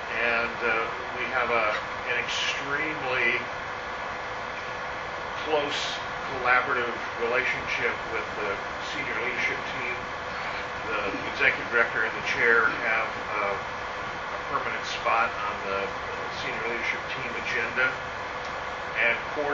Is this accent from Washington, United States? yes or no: yes; Washington, United States; I'm from Washington State.